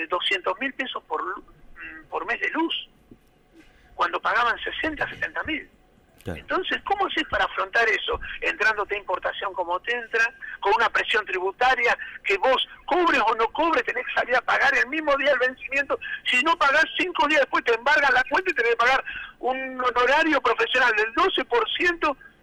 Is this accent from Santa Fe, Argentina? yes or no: no; Tandil, Buenos Aires Province, Argentina; Gente que somos de Tandil